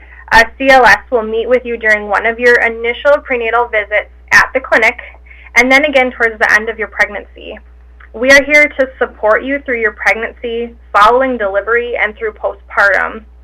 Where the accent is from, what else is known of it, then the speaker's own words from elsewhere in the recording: Montevideo, Minnesota, United States; I grew up in Montevideo, never left.